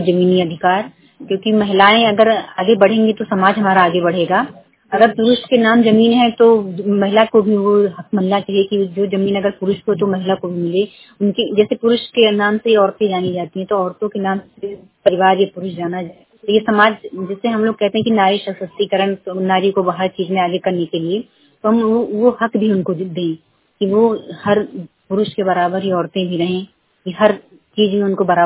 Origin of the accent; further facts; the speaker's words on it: Badalpur, India; मैं ग्राम बदलपुर से हूँ।